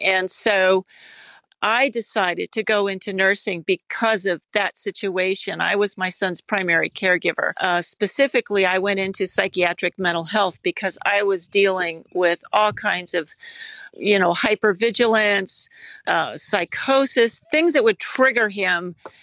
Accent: United States; I just know, being an American, we don't like bullies.

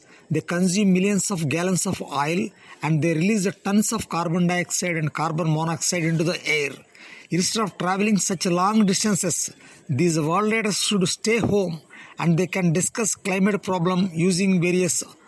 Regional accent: India; from India.

